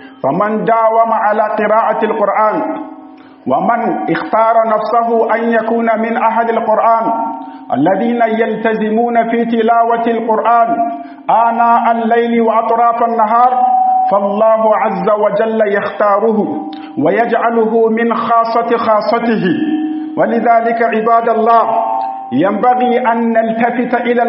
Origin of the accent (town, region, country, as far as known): Niger